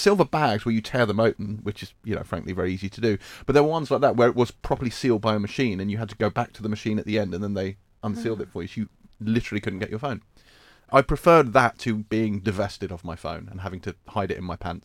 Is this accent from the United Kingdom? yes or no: yes; United Kingdom; being British